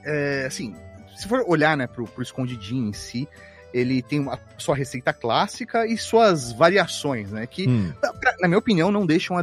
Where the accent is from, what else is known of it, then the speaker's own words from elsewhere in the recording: São Caetano do Sul, São Paulo, Brazil; now in São Paulo, Brazil; Isso aí, eu sou nascido e criado no ABC Paulista.